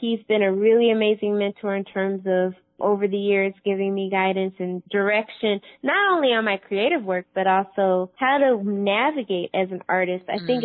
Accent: Syracuse, New York, United States; And so I actually spent a lot of time in Chicago growing up. Even if I lived in Syracuse, I would go to Chicago in the summer.

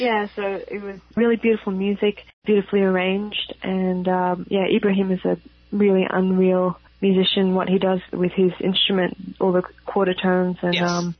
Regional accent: Perth, Western Australia, Australia; I've listened to all those musicians growing up in Perth

